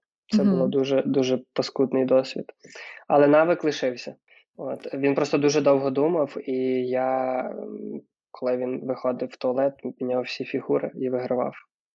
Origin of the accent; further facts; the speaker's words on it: Khmelnytskyi Oblast, Ukraine; я з тієї частини України, яку ніхто не вважає своєю. Я з Хмельниччини, тому що західні кажуть, що ми типу центр, південь каже, що ми там північ, ну коротше, ми типу нічиї.